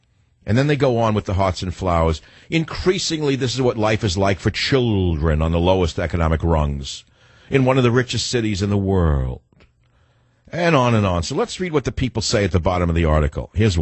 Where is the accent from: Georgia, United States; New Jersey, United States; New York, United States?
New York, United States; New York City; You know, I grew up in New York City, so immigrant father.